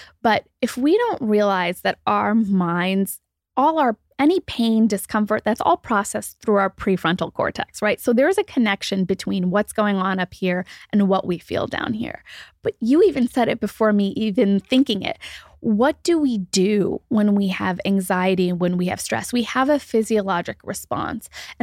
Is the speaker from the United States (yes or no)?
no; India; You know, I'm Indian, but it's really interesting because in Indian culture, while this is also stigmatized, the book, The Kama Sutra, is Indian, right?